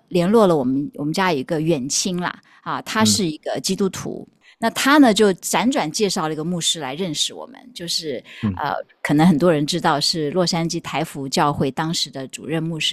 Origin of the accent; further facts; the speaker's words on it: Taiwan; 我是生长在一个无神论的家庭，可以这样讲哈。那个从小在台湾